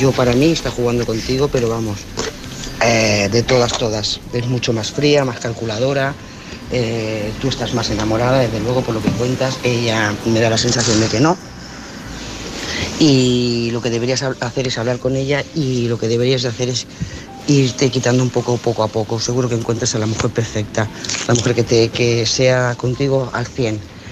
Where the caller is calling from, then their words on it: Lloret de Mar, Catalonia, Spain; de Lloret de Mar.